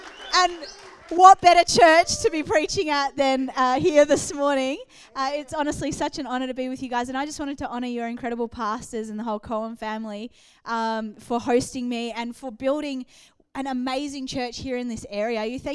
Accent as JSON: {"language": "English", "country": "New Zealand", "tie": "born or raised there", "also_born_or_lived": "England", "accent": "Australian", "lives_now": "Australia", "said": "my dad is Persian. My mum is Irish. I was born in England, grew up in New Zealand, and then have spent most of my life in Australia. So I'm really from around the world."}